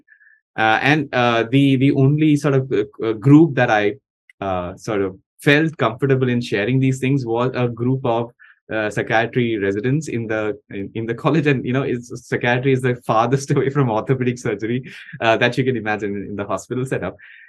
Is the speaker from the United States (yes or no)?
no; Kerala, India; now in Bombay, India; I'm from Kerala. Kerala is relatively progressive.